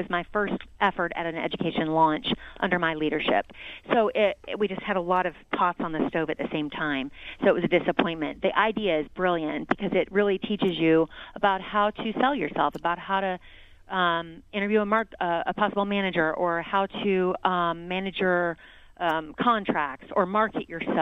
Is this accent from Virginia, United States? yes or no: yes; Virginia, United States; now in Delray Beach, United States; I grew up in Southern Virginia. And Delray has become, this is where my roots are.